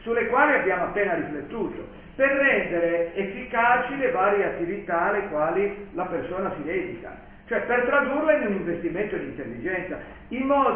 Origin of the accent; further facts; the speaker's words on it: Liguria, Italy; da buon ligure ci si ricorda dei centesimi